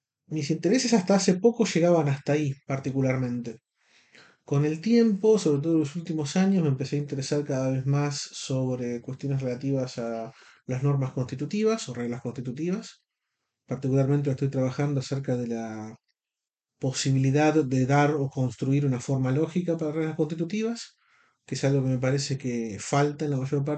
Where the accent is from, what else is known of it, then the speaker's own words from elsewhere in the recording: Buenos Aires, Argentina; yo soy argentino, nací en Buenos Aires, año 81.